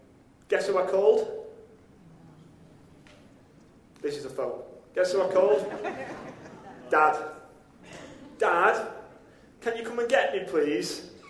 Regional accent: Widnes, North West England, United Kingdom; I ended up in the city of Liverpool, which was, I'm from a town called Widnes, but I missed my stop on the way back to Widnes and ended up in Liverpool city centre.

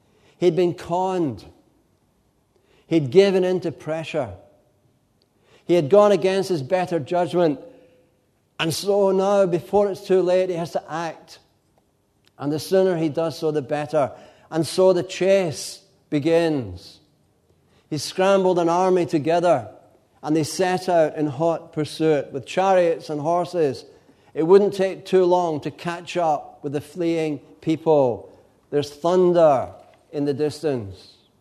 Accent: Glasgow, Scotland, United Kingdom; But I was brought up in Glasgow.

